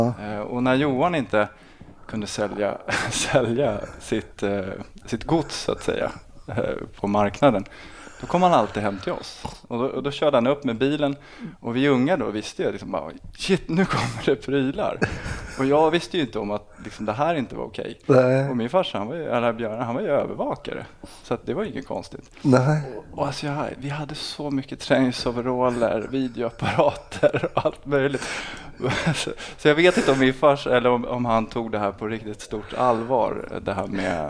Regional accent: Botkyrka, Stockholm County, Sweden; also born or lived in Salem; Jag är uppvuxen i Botkyrka i Alby fram till jag var 12, och sen en annan förort då som heter Salem.

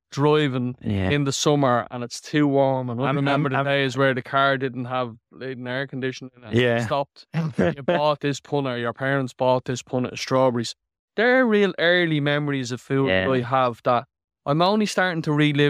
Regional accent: Ireland; I think with us being Irish chefs, the first thing you think of is bacon cabbage.

